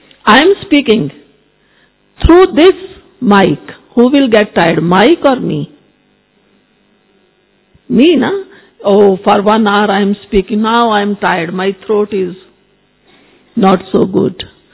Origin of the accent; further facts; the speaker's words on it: Jaipur, Rajasthan, India; I am from Jaipur and I am a Raj Yogi.